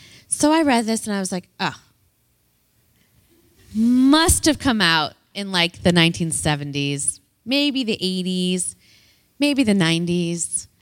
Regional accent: United States; I believe it's important as an American

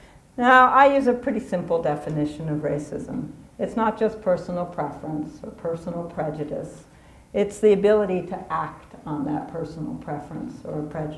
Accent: New York City, New York, United States; moved away; also born or lived in Harare, Zimbabwe; I left and moved to Africa, to Harare, and of course I found there, just as I had in my hometown of New York City in Harlem

